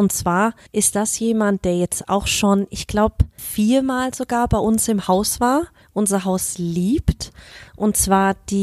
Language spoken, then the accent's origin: German; Germany; Ich als Deutsche muss sagen